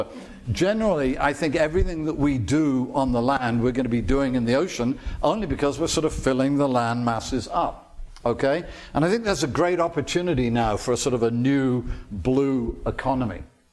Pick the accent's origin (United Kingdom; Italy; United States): United Kingdom; and I'm sorry, I am British